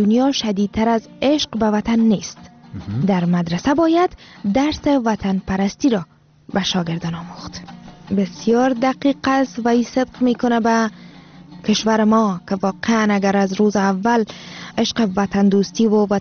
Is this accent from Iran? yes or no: no; Afghanistan; ما افغان هستیم